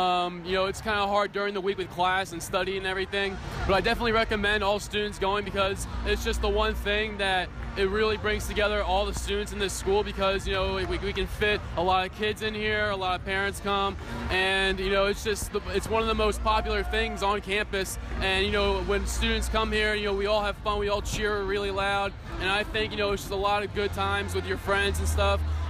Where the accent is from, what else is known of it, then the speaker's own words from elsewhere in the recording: Leesburg, Virginia, United States; So I'm from Leesburg, Virginia. It's about 45 minutes away to the west.